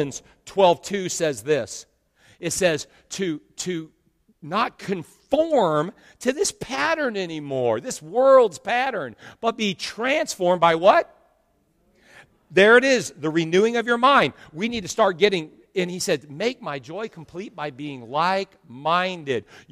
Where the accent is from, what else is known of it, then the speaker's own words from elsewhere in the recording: California, United States; I grew up there, so I'm from there. I'm one. I can say that. No, don't want to go back.